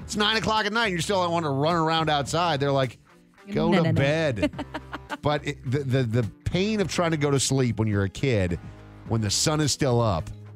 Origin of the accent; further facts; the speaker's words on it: Minnesota, United States; Growing up in Minnesota, for me, the winter days are very, very short. It's like dark by around 3:30 p.m.